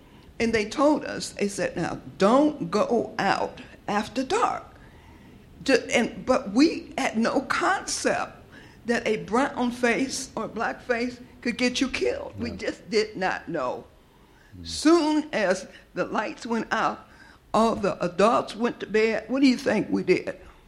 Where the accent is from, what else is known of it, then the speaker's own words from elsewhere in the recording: Ohio, United States; born there; I was born in Ohio. So we didn't understand racism.